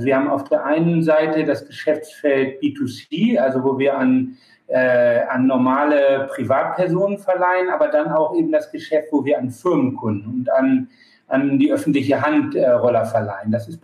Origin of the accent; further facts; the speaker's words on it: Germany; Ich bin Deutscher. Ich bin vor 20 Jahren nach Barcelona gegangen